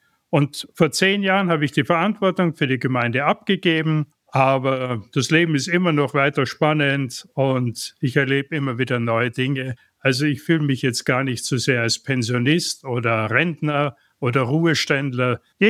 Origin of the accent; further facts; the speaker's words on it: Graz, Styria, Austria; geboren und aufgewachsen in Graz, in Österreich, die Hauptstadt der Steiermark. Eine sehr schöne Stadt, wie ich finde. Und dort habe ich 20 Jahre gelebt